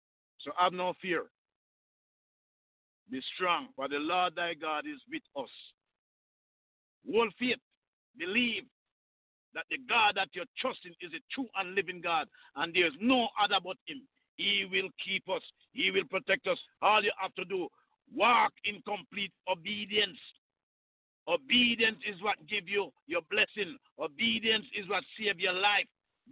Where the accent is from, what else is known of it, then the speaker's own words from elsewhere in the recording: Jamaica; The next thing that they target us with as a Jamaican, a doctor told me, because of my geographical location, I automatically have cancer.